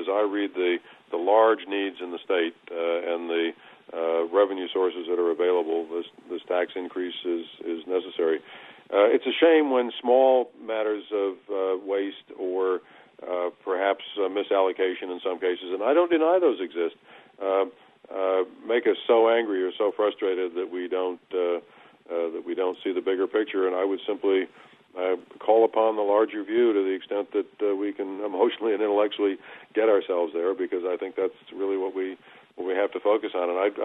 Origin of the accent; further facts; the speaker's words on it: Indianapolis, Indiana, United States; I was born in Indianapolis, Indiana, 711 East 34th Street, born in Methodist Hospital. We have a home in Michigan where my parents spent the summers as I was growing up